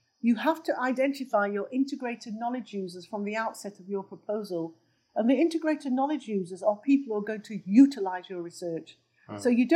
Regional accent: England, United Kingdom; And that includes people like myself who were born and raised in England.

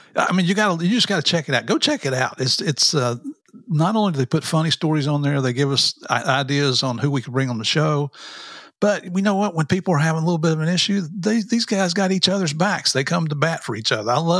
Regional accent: Tennessee, United States; also born or lived in West Virginia; I'm from Tennessee and West Virginia.

